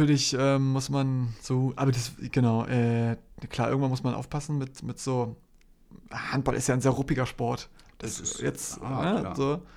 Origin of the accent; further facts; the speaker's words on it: Hamburg, Germany; Ich bin Hamburger Jung.